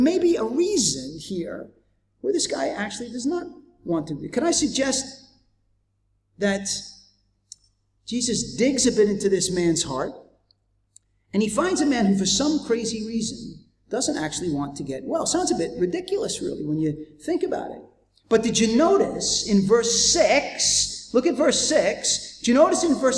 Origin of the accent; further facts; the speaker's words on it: United States; I'm still American, so you still have to put up with that, all right?